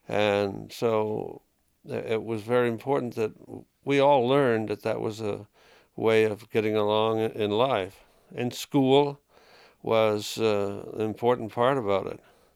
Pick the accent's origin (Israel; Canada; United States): United States; Warren, Vermont; I live in Waitsfield. We've been here since 1948. I was born and brought up in Warren. Went to high school in Waitsfield.